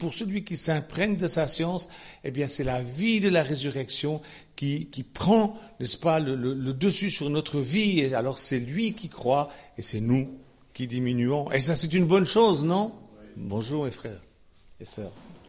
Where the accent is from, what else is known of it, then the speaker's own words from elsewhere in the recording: Switzerland; puisque je suis Suisse.